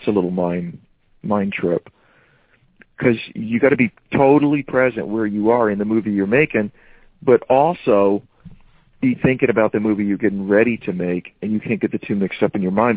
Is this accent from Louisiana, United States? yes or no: no; Georgetown, South Carolina, United States; my hometown is known as one of the most haunted places in America, and Georgetown, South Carolina. So I grew up with this stuff